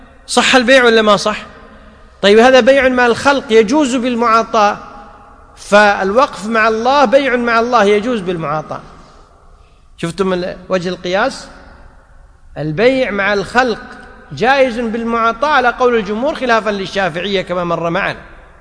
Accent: Kuwait; وفي بعض الأعراف مثل عندنا في الكويت أن مجرد وضع الطعام ليس دليلا على الإباحة

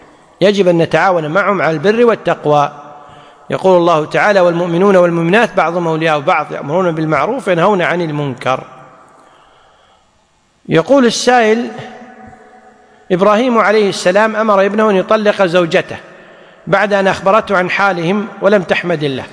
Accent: Kuwait; وهو المفتى به عندنا في الكويت

